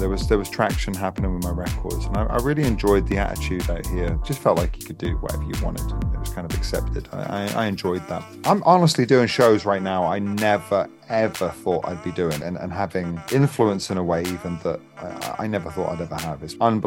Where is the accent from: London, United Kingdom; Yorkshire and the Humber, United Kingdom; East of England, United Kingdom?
East of England, United Kingdom; Norwich; So, I'm English. I born in Norwich, Norfolk. Mm-hmm. Lived there. I'm always a bit vague on the years. I think I lived there till I was